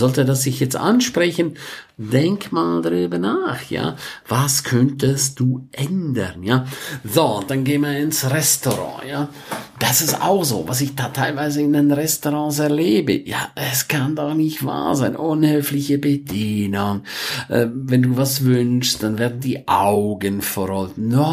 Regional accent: St. Moritz, Graubünden, Switzerland; now in Germany; In der Schweiz, da wo ich herkomme, in St. Moritz, gibt's sehr viele Handwerker.

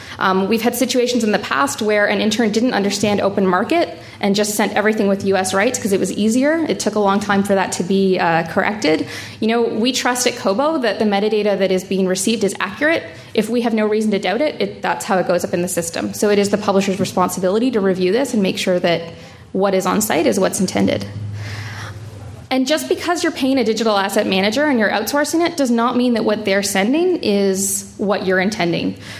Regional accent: Canada; being a Canadian consumer myself

